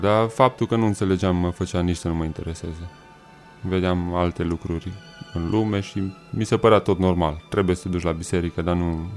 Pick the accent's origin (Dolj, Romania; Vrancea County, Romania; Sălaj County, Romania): Sălaj County, Romania; Zalău; born there; M-am născut în Zalău.